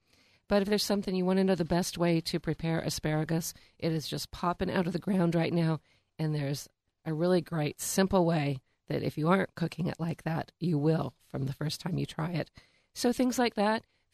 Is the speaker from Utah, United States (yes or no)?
no; Sebastopol, California, United States; But it's just great to be there in Sebastopol, my hometown.